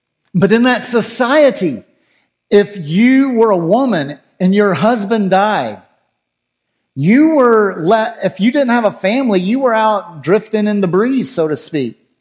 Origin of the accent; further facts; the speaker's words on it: Garland, Texas, United States; now in Owosso, United States; Garland will always be my hometown. But I love Owosso.